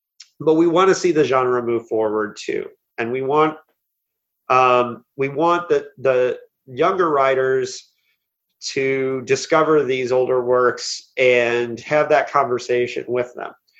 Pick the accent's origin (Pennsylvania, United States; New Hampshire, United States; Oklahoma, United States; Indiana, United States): Indiana, United States; I'm from Indiana.